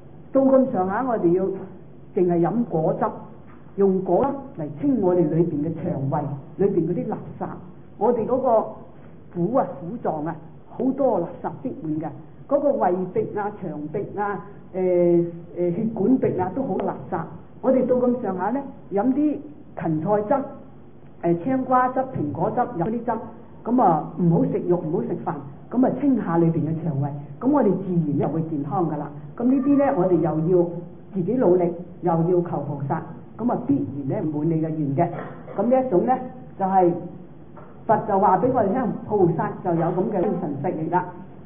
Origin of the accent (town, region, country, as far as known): Guangdong, China